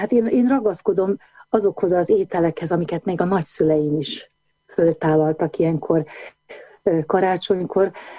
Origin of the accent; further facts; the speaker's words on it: Banská Bystrica Region, Slovakia; egy kis határmenti falu, Losonc mellett, Ipolymenti falu, és ez nekem rengeteget adott, ahol több generáció élt együtt